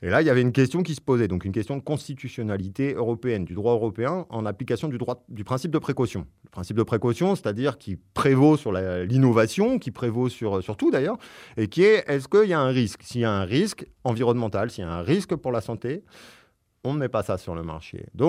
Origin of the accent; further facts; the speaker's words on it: Brittany, France; moi, je viens de Bretagne